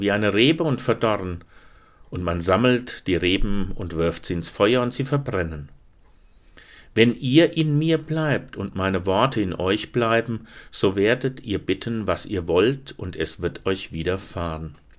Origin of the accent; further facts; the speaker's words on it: Hesse, Germany; im hessischen Hinterland, wo ich herkomme